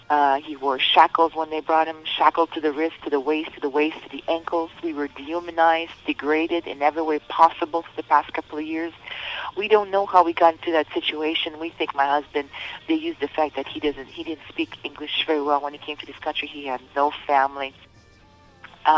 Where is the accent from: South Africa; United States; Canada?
Canada; Ontario; I'm a Canadian citizen. I married my husband in Canada. I'm French-Canadian from Northern Ontario. So, I one thing I have to say is I'm also white. I'm not Muslim.